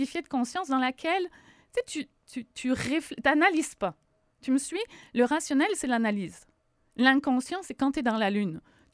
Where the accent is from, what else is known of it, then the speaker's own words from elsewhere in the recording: France; moved away as an adult; now in Quebec, Canada; certains vont l'entendre à mon accent, je suis française, ça fait 16 ans que je suis au Québec.